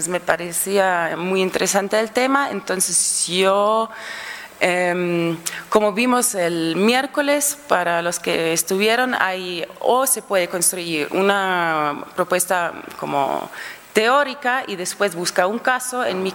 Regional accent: Germany; now in Quito, Ecuador; Yo soy de Alemania, entonces es como en el contexto europeo hay muchas ocupas, ¿no?

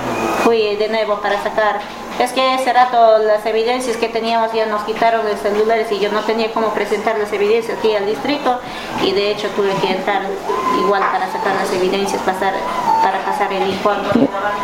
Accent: Gualaquiza, Morona Santiago, Ecuador; y mi residencial soy de Cantón Gualaquiza

